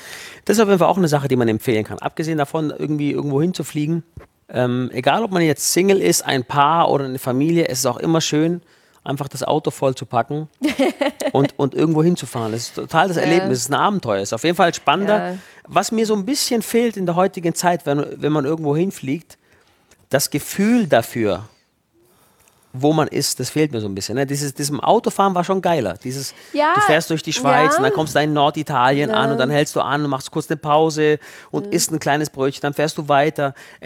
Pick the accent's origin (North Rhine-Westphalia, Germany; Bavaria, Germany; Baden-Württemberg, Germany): Baden-Württemberg, Germany; Hechingen; born there; da steht die Burg Hohenzollern, da bin ich geboren und das ist die Schwäbische Alb.